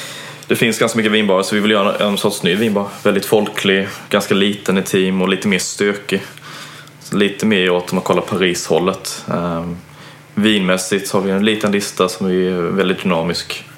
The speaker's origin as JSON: {"language": "Swedish", "region": "Småland", "country": "Sweden", "tie": "born or raised there", "lives_now": "Stockholm, Sweden", "said": "Nej, jag är från Småland. Born and raised."}